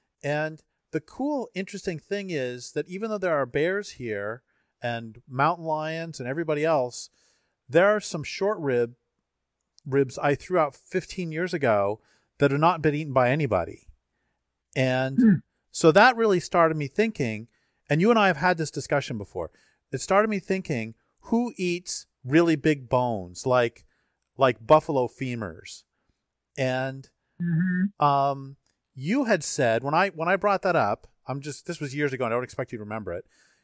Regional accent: Colorado, United States; Because, you know, I grew up in Colorado and drove through Wyoming a bazillion times

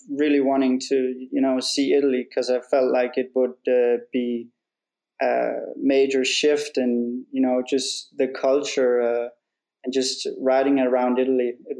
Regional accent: Denmark; I first started in my hometown in a small village in Denmark

